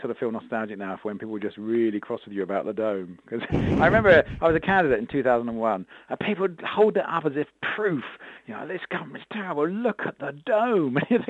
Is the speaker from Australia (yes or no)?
no; Maidenhead, South East England, United Kingdom; my hometown where I grew up in rock-solid Tory Maidenhead, where my parents still lived.